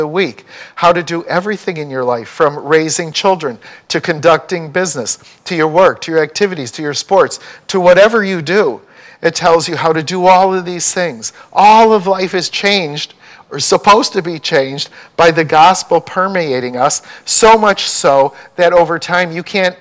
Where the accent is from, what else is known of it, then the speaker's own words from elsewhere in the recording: Chicago, Illinois, United States; So when I grew up in Chicago, guess what many of the hospitals were called?